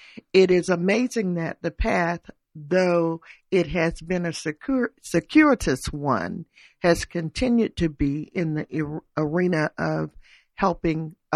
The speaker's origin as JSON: {"language": "English", "region": "Georgia", "country": "United States", "said": "I hail from South Georgia, from a large family, and though we were not farmers, I worked on farms during the summer."}